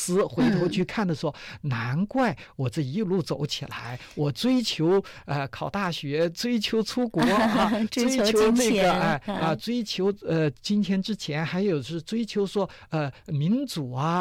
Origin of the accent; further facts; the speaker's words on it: China; 比如说像我生在新中国，长在红旗下